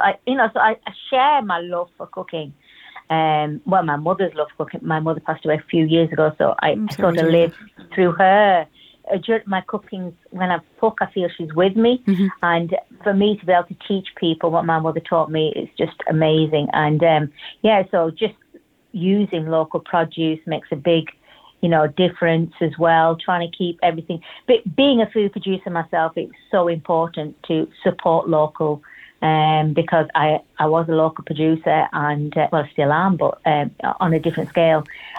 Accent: Uganda; born there; also born or lived in England; I was born in Uganda in Africa, believe it or not. Yeah, and we came over. Well, we got kicked out of Uganda in 1972. Idi Amin kicked all the Asians out.

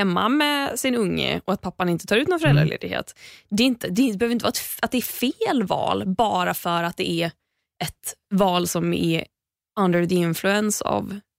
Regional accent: Sweden; Kultur, att vi är uppvuxna i Sverige

